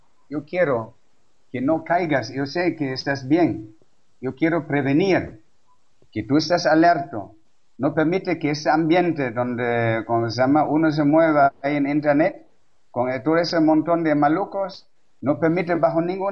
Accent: Germany

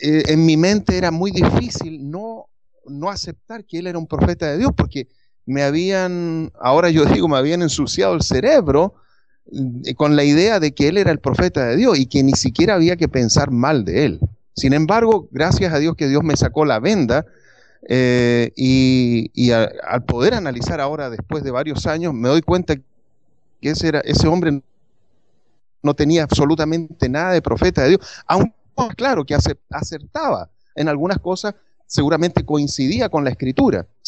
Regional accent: Chile; moved away; vivo ahora fuera de Chile, pero yo soy chileno, y en la iglesia que yo me crié, que participé muchísimos años, al pastor de la iglesia donde yo asistía, una iglesia pentecostal

